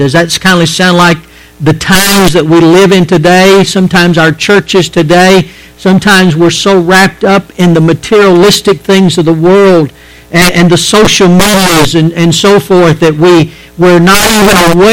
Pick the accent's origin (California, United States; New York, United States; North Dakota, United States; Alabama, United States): Alabama, United States; Alabama, we're kind of laid back. Matter of fact, I think that that's why when you go to a place like that as a Southerner, you're easily identified.